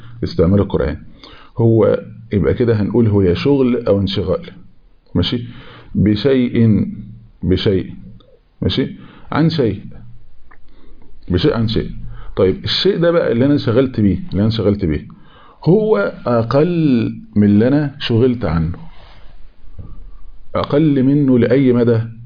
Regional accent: Egypt; accent: Egyptian; انا بتكلم على اللهجه المصريه يعني، لان طبعا احنا لهجتنا لهجه وسط كده يعني ما بين اللهجات

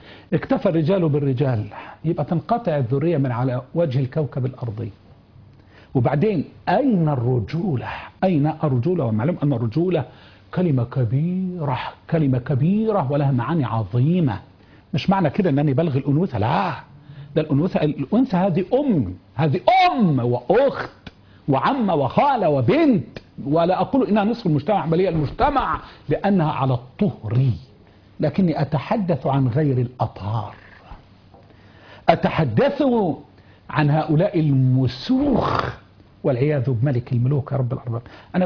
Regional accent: Egypt; عندنا بلدنا مصر

